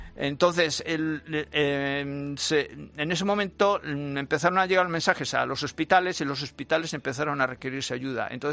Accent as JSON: {"language": "Spanish", "town": "Las Navas del Marqués", "region": "Castile and León", "country": "Spain", "tie": "born or raised there", "said": "yo soy de Tierra de Nieve, soy de Ávila, de las Navas del Marqués. Entonces yo he crecido con esto."}